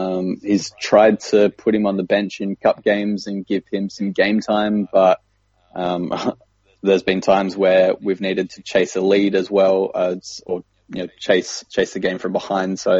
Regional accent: Australia; I mean, as an Australian and as an RL Reds fan, I bloody well hope so.

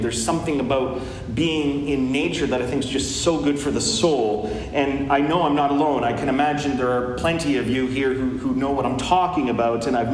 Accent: Canada; sometimes as a Canadian, I can't just get over how bizarre that country is.

